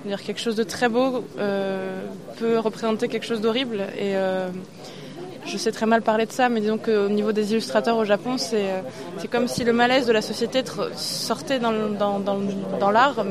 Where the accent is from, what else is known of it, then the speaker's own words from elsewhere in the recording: Gabon; Moi je suis gabonaise d'Afrique centrale, donc un petit pays d'Afrique centrale.